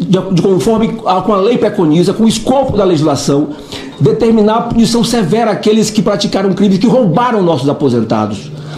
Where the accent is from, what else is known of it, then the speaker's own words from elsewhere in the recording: Maranhão, Brazil; Presidente, primeiro, eu sou do estado do Maranhão